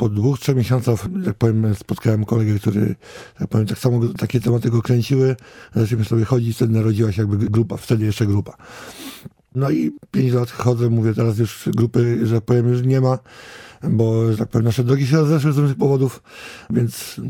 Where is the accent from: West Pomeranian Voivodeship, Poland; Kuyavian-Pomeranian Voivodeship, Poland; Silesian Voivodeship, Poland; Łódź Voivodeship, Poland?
Łódź Voivodeship, Poland; Łódź; Łódź jest jakby tematem numer jeden z racji tego, że, tak powiem, wszystko mam pod ręką, mieszkam tu od urodzenia.